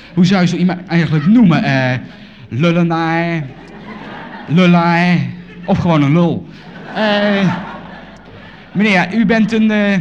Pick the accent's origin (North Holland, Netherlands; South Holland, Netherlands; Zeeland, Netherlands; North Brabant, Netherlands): South Holland, Netherlands; The Hague; Den Haag.